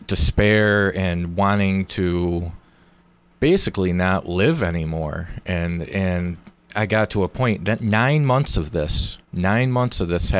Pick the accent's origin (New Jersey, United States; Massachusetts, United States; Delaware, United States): Massachusetts, United States; Pittsfield; also born or lived in North Adams; I'm originally from Pittsfield, Massachusetts.